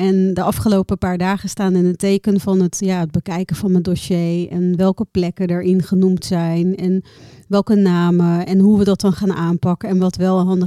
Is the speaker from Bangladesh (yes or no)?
yes; Bangladesh; now in Netherlands; Ik kom uit Bangladesh.